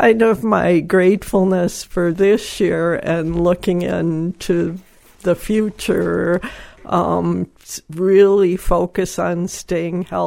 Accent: Minnesota, United States; And I think I'm originally from Minnesota.

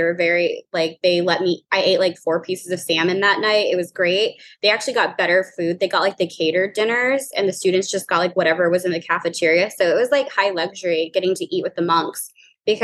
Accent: New Orleans, Louisiana, United States; And I'm from New Orleans. So obviously very French names.

